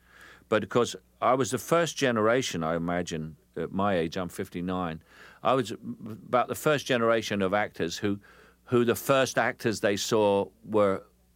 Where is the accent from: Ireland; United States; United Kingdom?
United Kingdom; England; who were the big sort of theatre stars when I grew up in England.